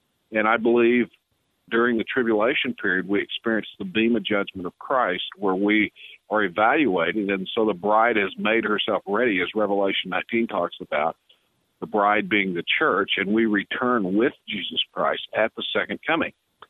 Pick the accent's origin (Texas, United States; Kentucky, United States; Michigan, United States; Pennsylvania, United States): Texas, United States; Austin; I grew up Southern Baptist in Austin, Texas, and I, till I was 19 years old, don't ever remember hearing about the rapture myself.